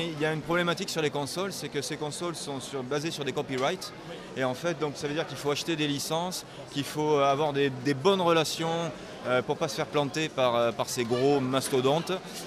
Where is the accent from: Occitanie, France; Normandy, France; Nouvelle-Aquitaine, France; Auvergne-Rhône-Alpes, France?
Occitanie, France; Toulouse; Toulouse. Toulouse.